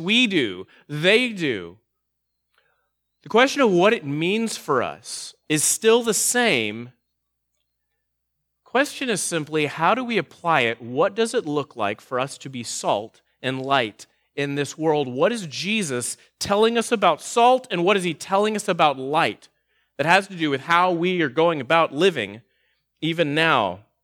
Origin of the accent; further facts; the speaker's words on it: Texas, United States; I mean, I'm from Texas, and we have a lot of cows, and we like all of our barbecue to be made out of cows over there.